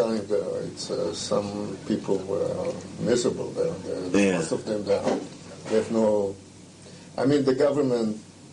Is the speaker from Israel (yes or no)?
yes; Tel Aviv, Tel Aviv District, Israel; Ah, Tel Aviv.